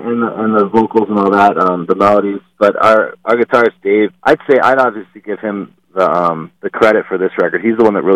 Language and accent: English; Chicago, Illinois, United States; now in Phoenix, United States; Chicago originally, but...